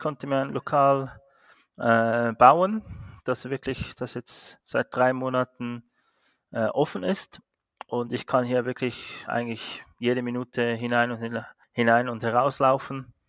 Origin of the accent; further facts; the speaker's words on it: Cham, Zug, Switzerland; Also das ist bei mir, wo ich aufgewachsen bin, in Cham, Kanton Zug, an der Langackerstraße 5.